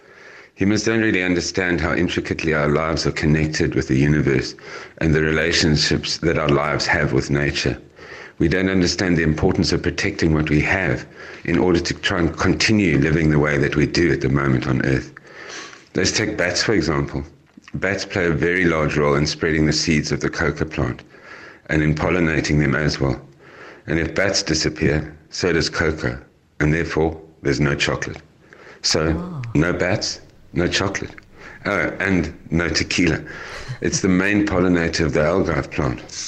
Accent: Cape Town, Western Cape, South Africa; I'm an artist from Cape Town.

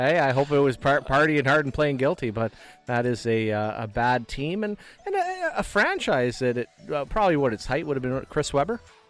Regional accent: Canada; I guess I'll say this as a Canadian

